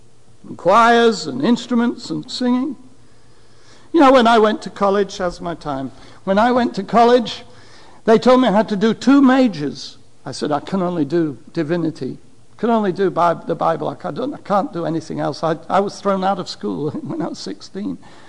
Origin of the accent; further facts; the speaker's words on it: United Kingdom; Let's go see those Himalayas, as we British call them, the Himalayas.